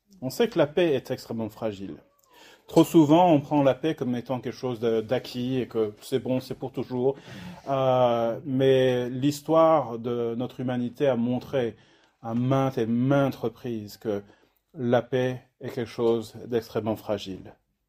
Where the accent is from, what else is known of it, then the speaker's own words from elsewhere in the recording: Mantes-la-Jolie, Île-de-France, France; je sais combien de fois, en grandissant à Mantes-la-Jolie